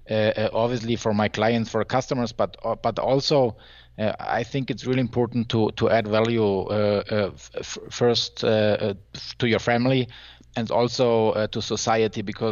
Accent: Germany; I'm from Germany

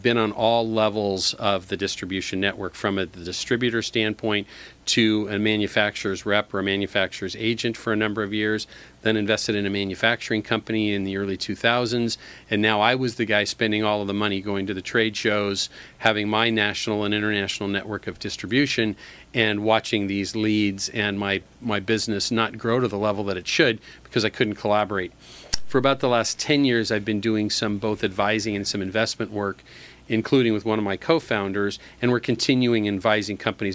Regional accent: Long Beach, California, United States; And so we were raised together in Long Beach.

